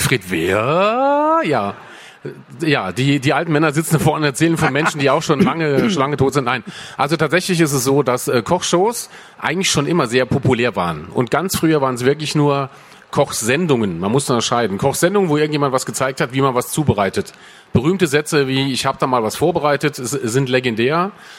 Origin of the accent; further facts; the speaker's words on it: Saarland, Germany; Aber ich bin Saarländer, ich bin umzingelt von Frankreich, halb zumindest.